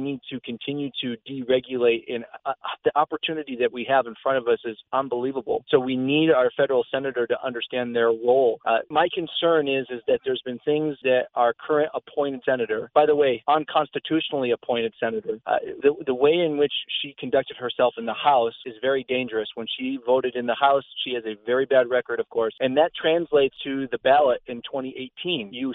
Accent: New York, United States; Initially, or originally, I should say, from upstate New York in the snow belt of the world.

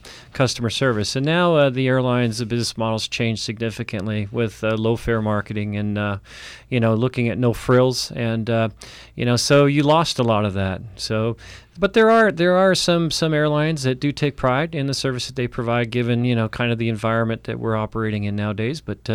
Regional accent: Tucson, Arizona, United States; First and foremost, I am a native Tucsonan. I grew up in Tucson. Went to school here and started an aviation career in Tucson.

